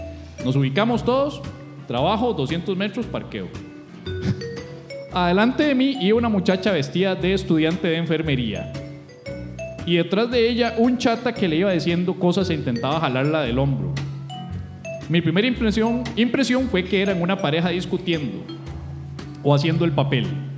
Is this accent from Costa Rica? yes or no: yes; Alajuela, Costa Rica; Soy de Alajuela, él sabe.